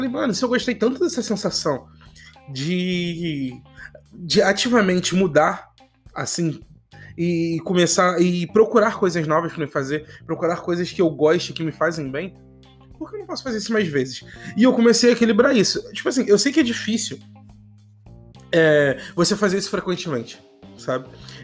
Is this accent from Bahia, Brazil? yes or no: no; Rio de Janeiro, Brazil; Rio de Janeiro é gigantesco. Sou carioca desde que eu nasci, mano.